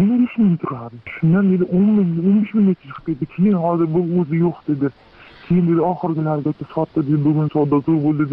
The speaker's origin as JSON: {"language": "Uzbek", "region": "Qashqadaryo Region", "country": "Uzbekistan", "said": "Men shu 20 km-da qishlog'imizdan o'sha qarshiga."}